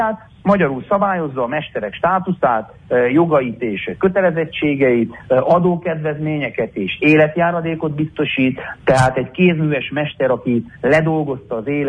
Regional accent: Harghita, Romania; Nekem udvarhelyszékiként, székelyföldiként a választó kerületemhez is tartozik a Korond

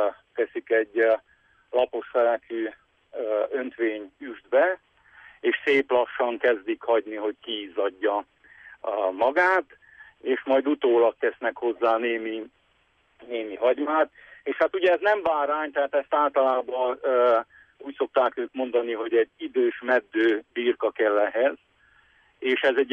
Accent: Lueta, Harghita, Romania; gyerekkori emlékeimben még Lövétén onnan származom

